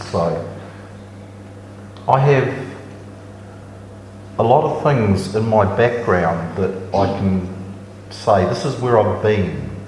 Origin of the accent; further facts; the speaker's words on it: Te Puke, Bay of Plenty, New Zealand; born there; So my Pepeha then would look something like … I was born in Te Puke.